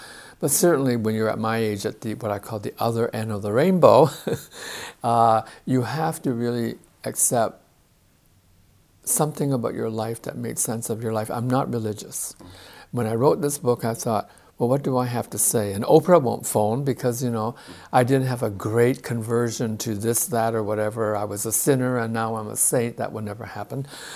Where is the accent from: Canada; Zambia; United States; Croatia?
Canada; I always said, I'm Canadian. But more than being a Canadian, I was an in-betweener.